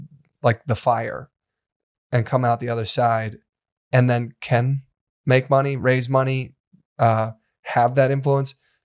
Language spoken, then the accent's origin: English; United States; And as an American, I was like, well, we got that fucking box checked.